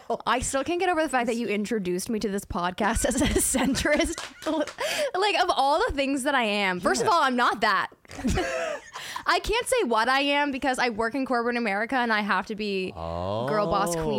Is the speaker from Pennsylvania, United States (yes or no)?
yes; Pittsburgh, Pennsylvania, United States; I went to college in Philadelphia. I'm from Pittsburgh. People think they're close. It's like a 5-hour drive.